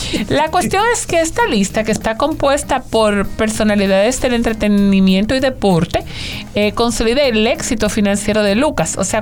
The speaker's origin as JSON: {"language": "Spanish", "country": "Dominican Republic", "said": "la isla entera se llama La Hispaniola, pero nosotros somos República Dominicana"}